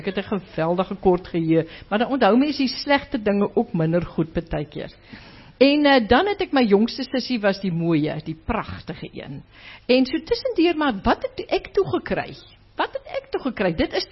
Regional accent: Graaff-Reinet, Eastern Cape, South Africa

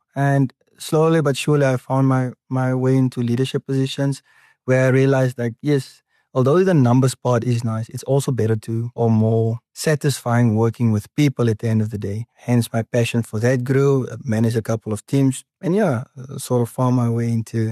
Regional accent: Windhoek, Khomas, Namibia; also born or lived in Isakos; I was born in Windhoek. First 5 years of my life, I grew up in Isakos. Then we moved back to Windhoek. I schooled here.

